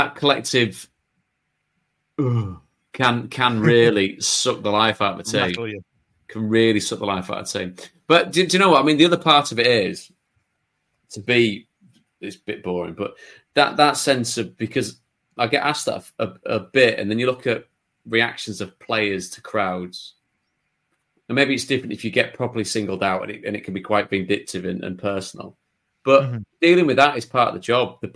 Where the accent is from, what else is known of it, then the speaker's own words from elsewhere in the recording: Yorkshire and the Humber, United Kingdom; But going back to growing up in Yorkshire and watching football as and when you could as a kid